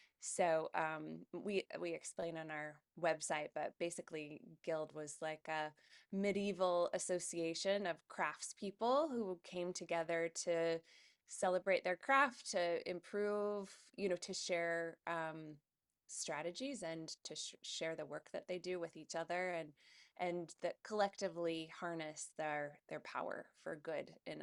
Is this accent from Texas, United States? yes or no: no; Chicago, Illinois, United States; moved away as an adult; also born or lived in Portland; now in Astoria, United States; But I grew up in Chicago and spent a couple decades in Portland before I was lucky enough to land in Astoria.